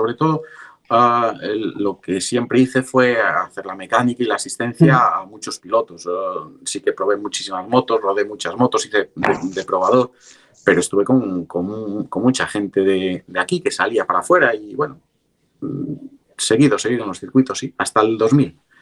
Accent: Galicia, Spain; Cierto, somos los únicos gallegos que estamos ahí

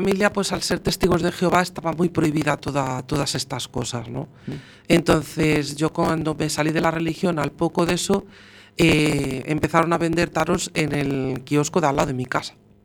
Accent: Madrid, Community of Madrid, Spain; moved away as an adult; yo nací en Madrid y viví en Madrid hasta los 22 años que me vine para aquí. Y ahora tengo 46, que cumplo 47, pues fíjate, eché más de media vida ya aquí en Galicia.

